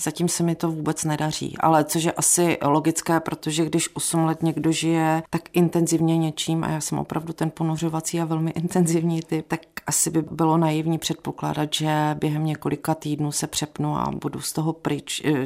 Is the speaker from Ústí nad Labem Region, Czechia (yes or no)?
no; Havířov, Moravian-Silesian Region, Czechia; já jsem vyrostla v Havířově, takže přesně vím, jak to vypadalo po výplatě ve všech hospodách